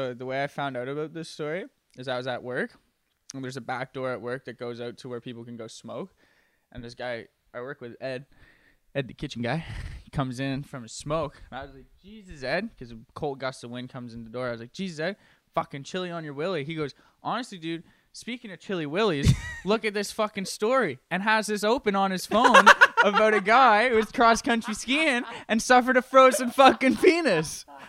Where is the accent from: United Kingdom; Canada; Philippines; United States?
Canada; First of all, we're Canadian, so we don't even care about our shitty little football sport either.